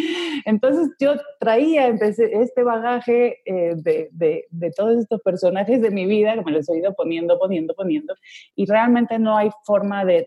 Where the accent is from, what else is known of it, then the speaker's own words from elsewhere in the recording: Ecuador; moved away as an adult; also born or lived in Madrid, Spain; now in Spain; entonces yo viví gran parte de mi infancia en Ecuador. Mi padre murió a mis 5 años, a mis 6 años mi mamá me llevó a vivir a Ecuador, entonces hasta los 18 vivía en Ecuador. Luego ya me volví a España después de haber estado en Colombia